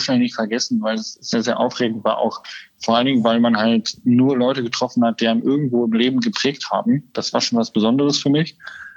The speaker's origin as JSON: {"language": "German", "region": "Lower Saxony", "country": "Germany", "tie": "born or raised there", "said": "war es ein bisschen der Deister, also meine Heimat"}